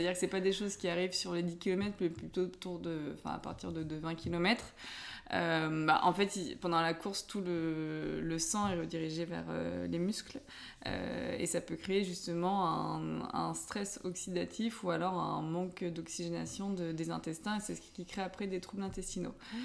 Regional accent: Chinon, Centre-Val de Loire, France; Alors, j'ai grandi à Chinon, donc c'est une petite ville de Touraine.

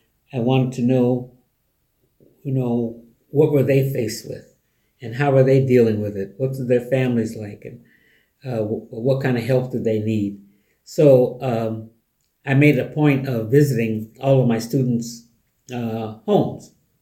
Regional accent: Witherby, New York, United States; Looking at upstate New York, where most of those prisons were built, from, you know, in my hometown area, as a matter of fact, they built one of those prisons right across the street from my home in Witherby.

